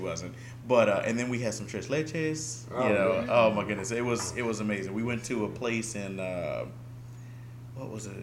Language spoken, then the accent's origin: English; United States; The owner is, you know, because we're American, so they're like, hey, you know, we're popular all of a sudden, you know?